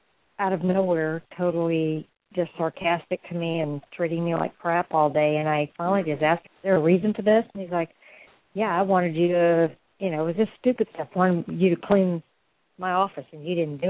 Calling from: Florida, United States; Okay, I'm sorry. … I'm calling from Florida

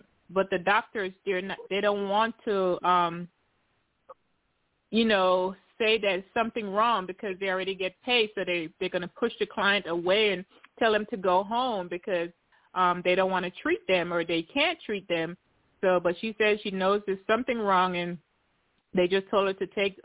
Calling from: Tennessee, United States; I am calling from Tennessee.

